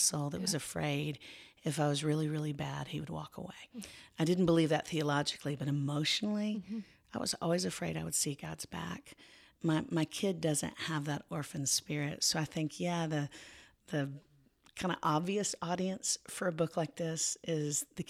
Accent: Florida, United States; also born or lived in Tennessee; She's Haitian and I grew up in Florida and in Tennessee.

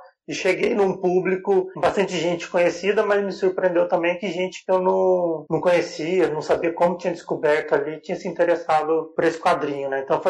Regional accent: São Paulo, Brazil; né? Sou daqui do interior de São Paulo

